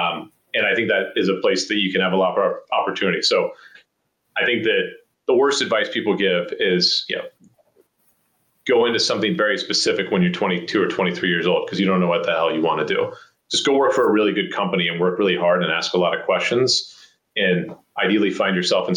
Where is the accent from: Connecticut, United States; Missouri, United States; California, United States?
California, United States; Oakland; I grew up in Oakland.